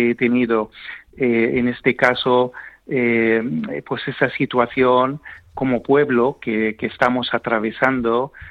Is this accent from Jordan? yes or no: yes; Jordan; Spanish is a second language; also born or lived in Palestine; Efectivamente, soy originario de Palestina, aunque he crecido en Jordania.